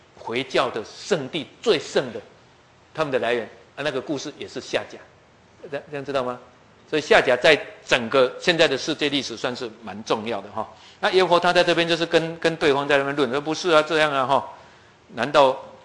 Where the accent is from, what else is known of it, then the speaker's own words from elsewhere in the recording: Taiwan; 我们台湾人要讲什么，你没有读历史你讲不出话来啊。